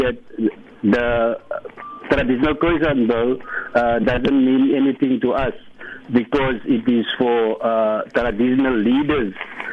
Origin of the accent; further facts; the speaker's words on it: Western Cape, South Africa; English is a second language; because we are from the Western Cape.